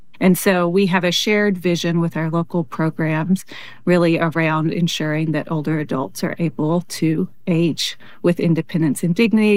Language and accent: English; Appalachia, United States; I'm originally from Appalachia, so the mountains are always home to me